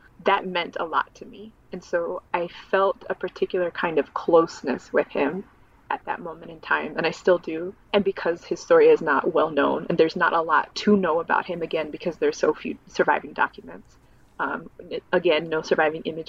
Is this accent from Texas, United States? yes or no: yes; Texas, United States; growing up in Texas, being Mexican-American and also studying Mexican-American studies